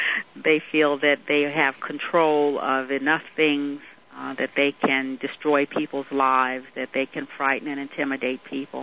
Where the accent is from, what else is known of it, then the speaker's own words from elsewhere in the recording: United States; So because we are American people, we understand all of these things